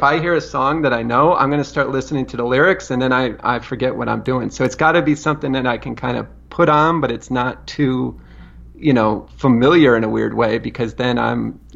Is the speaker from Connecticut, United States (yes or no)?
yes; Hartford, Connecticut, United States; Well, no, it's funny because, you know, growing in my hometown, I grew up where hip hop was very prevalent in the '90s when hip hop was blowing up.